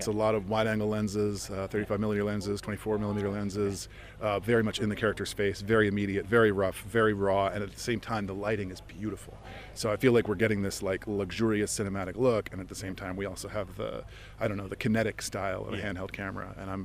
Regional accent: Connecticut, United States; Yeah, well, I grew up in Connecticut.

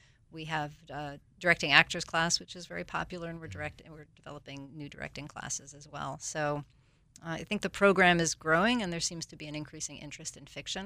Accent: France; moved away as an adult; now in United States; So I grew up overseas in France. I came to the States for college.

